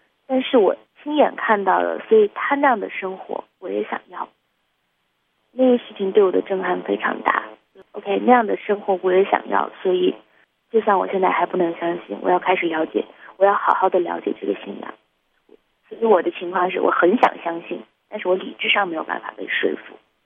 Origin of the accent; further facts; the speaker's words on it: China; now in United States; 很少有人因为我是中国人对我怎么样有什么样不好的态度